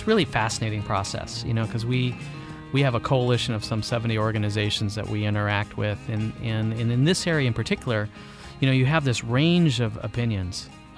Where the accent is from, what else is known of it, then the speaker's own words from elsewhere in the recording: San Diego, California, United States; Yeah, I was very fortunate growing up in San Diego.